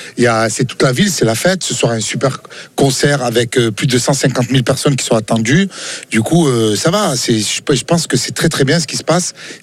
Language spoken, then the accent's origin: French; Marseille, Provence-Alpes-Côte d'Azur, France; On a grandi avec ça. Les valeurs de l'Olympisme. Et on vient de Marseille